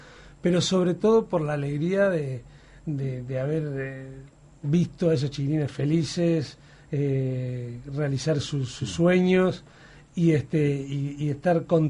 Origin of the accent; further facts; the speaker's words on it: Montevideo, Uruguay; Yo soy de Capurro, Bellavista.